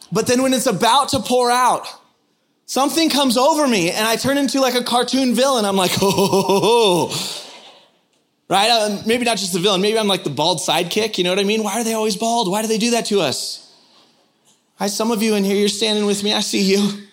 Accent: San Diego, California, United States; I grew up in San Diego, and growing up in San Diego, every summer I was at the beach almost every day.

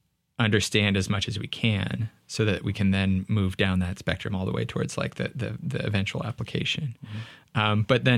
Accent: Stockton, California, United States; where I grew up in California, you know, there's a very large Mexican population. And I really also got into like some of the Mexican teams, too, where I'm from, Stockton, California

